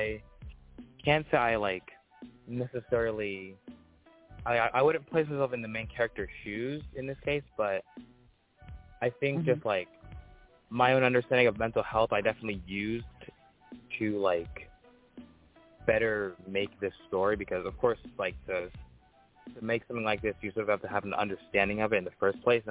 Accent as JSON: {"language": "English", "town": "Riverhead", "region": "New York", "country": "United States", "tie": "born or raised there", "also_born_or_lived": "Maryland", "said": "Well, I guess first off, yeah, I was born in Maryland. Lived most of my life here in Riverhead. Went to school and everything."}